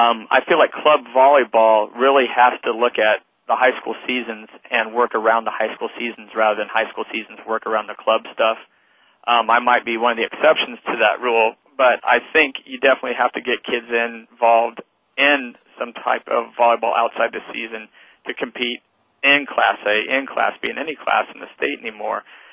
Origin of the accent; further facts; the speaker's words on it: Aurora, Nebraska, United States; I grew up in Aurora, so my roots are out that way.